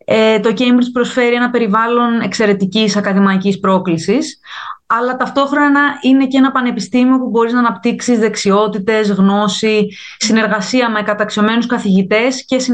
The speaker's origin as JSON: {"language": "Greek", "town": "Athens", "region": "Attica", "country": "Greece", "moved": "as an adult", "lives_now": "London, United Kingdom", "said": "Είμαι από την Αθήνα και μένω στην Αγγλία περίπου 4 χρόνια. Ήρθα για μεταπτυχιακές σπουδές στο Cambridge και στη συνέχεια συνέχισα την καριέρα μου στο Λονδίνο."}